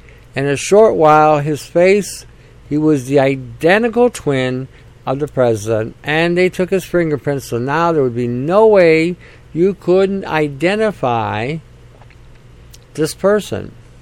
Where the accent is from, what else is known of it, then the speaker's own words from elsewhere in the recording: Canada; It doesn't seem a little odd to you as a Canadian that all of a sudden, in the last year and a half, our premiers have lost their fucking mind